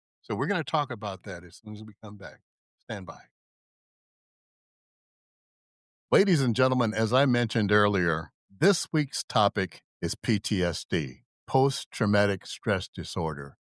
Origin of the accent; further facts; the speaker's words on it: Memphis, Tennessee, United States; Here I came from Memphis, Tennessee, a southern country, and had no idea what I was facing.